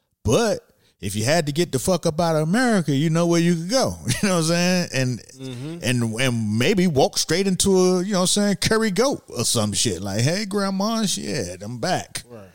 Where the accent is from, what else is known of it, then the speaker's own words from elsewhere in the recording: Miami, Florida, United States; Where you from? I'm from Miami.